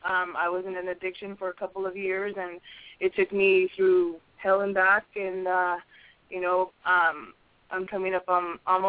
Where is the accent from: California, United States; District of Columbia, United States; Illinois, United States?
California, United States; Imperial Beach; I am from Imperial Beach, California. I am 39 years old, a mother of four.